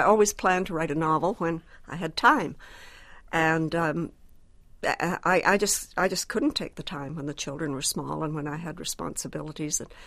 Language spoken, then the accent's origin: English; Canada; I'm a Canadian woman writing